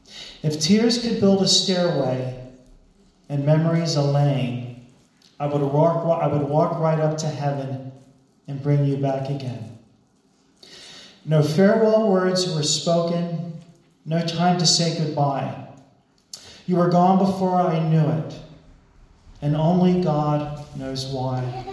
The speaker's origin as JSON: {"language": "English", "town": "Lebanon", "region": "Pennsylvania", "country": "United States", "tie": "born there", "said": "I was born in Lebanon, Pennsylvania, and I am a theology junkie."}